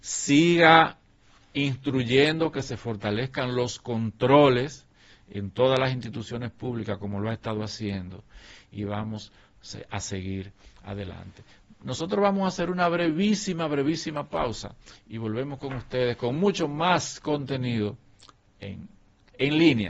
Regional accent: Dominican Republic; Y eso nosotros, como dominicanos, debemos felicitar al gobierno de la República Dominicana

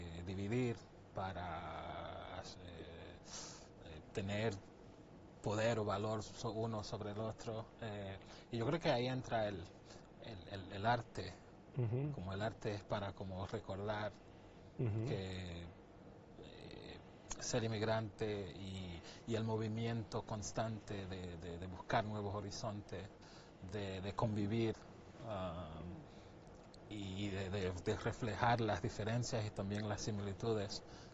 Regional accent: Haiti; moved away as an adult; also born or lived in Dominican Republic; Emigré de Haití a República Dominicana.

